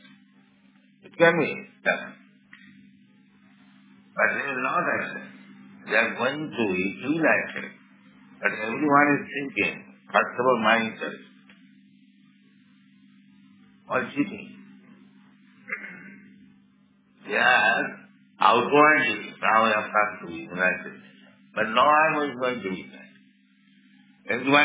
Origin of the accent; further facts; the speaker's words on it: India; English is a second language; I am Indian.